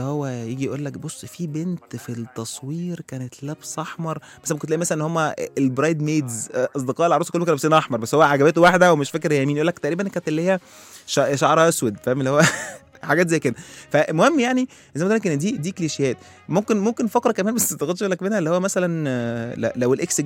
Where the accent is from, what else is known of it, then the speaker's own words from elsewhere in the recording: Egypt; ب 10000 جنيه في مركز شباب، احنا مصريين هو كده يعني